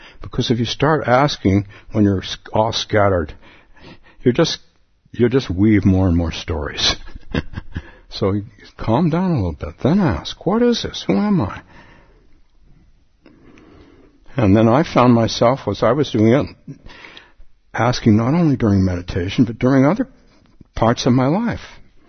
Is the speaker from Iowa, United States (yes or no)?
no; Palo Alto, California, United States; I started a sitting group when I was a young man in my hometown of Palo Alto